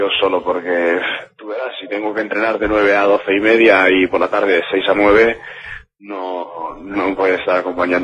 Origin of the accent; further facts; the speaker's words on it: Canary Islands, Spain; yo ya nací en Canarias y he estado prácticamente toda mi vida